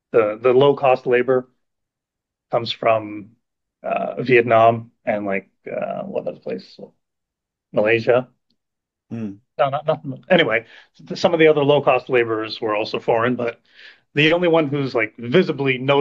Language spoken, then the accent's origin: English; Ontario, Canada; moved away as an adult; now in Japan; I am originally from Eastern Ontario. And I moved to Japan 12 years ago.